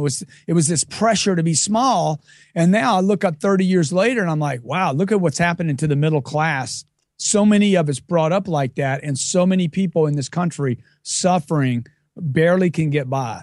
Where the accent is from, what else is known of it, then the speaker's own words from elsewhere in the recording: Lake Charles, Louisiana, United States; I grew up in Lake Charles, Louisiana from a lower middle class family.